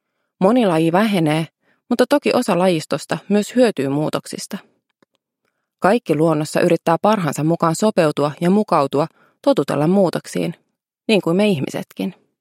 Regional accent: Vaasa, Ostrobothnia, Finland; Lapsuuteni asuin Vaasassa, meren rannalla, tuulessa ja tuiverruksessa.

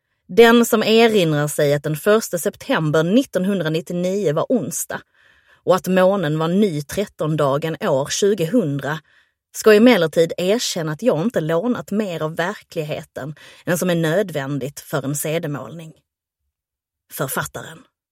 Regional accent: Höör, Skåne, Sweden; satte jag mig på tåget i Hör, platsen där jag växte upp.

